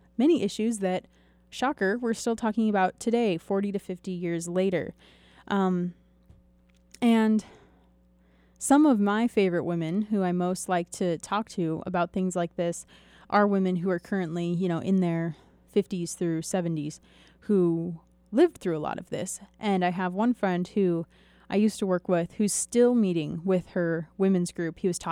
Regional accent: Arkansas, United States; now in California, United States; I grew up in Arkansas, worked there for 15 years in a laundry, moved to California.

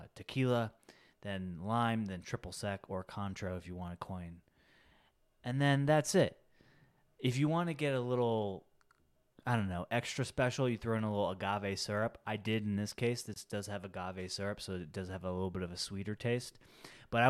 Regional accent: United States; since like you're Venmoing me and I'm an American

